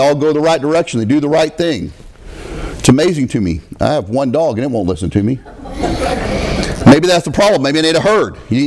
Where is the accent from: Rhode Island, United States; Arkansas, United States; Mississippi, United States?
Arkansas, United States; I grew up a family in Arkansas.